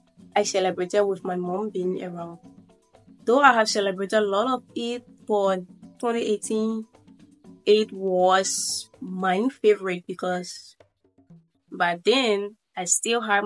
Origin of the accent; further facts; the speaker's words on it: Liberia; I'm from Liberia.